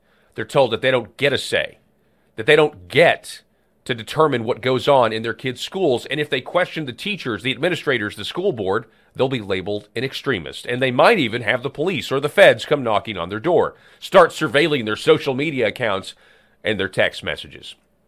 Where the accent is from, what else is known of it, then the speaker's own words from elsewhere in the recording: Arkansas, United States; in addition to Oklahoma, Arkansas, my home state, Florida, and New Mexico have launched similar programs